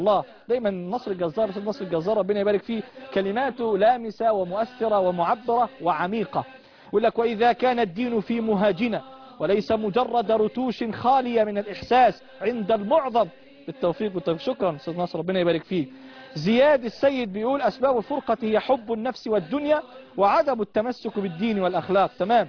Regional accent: Egypt; احنا عايزين برضو لما واحد في فلسطين يتألم انا كمصري اشعر به

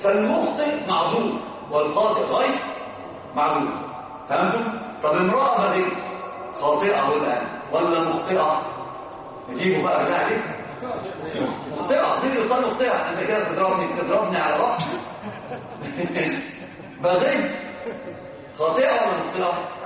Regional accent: Upper Egypt, Egypt; حتى عندنا في الصعيد بيحلفوا

